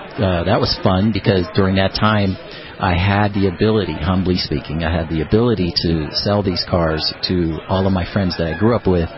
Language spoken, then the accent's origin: English; Pittsburgh, Pennsylvania, United States; So, I come from Pittsburgh. I was classically trained. I started on the violin when I was 5 years old.